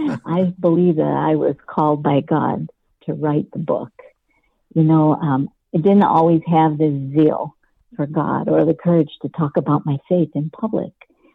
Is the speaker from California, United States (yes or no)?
no; Niagara Falls, New York, United States; moved away as an adult; I was raised in Niagara Falls, New York, and I moved out to the Los Angeles area after college to work in the aerospace industry.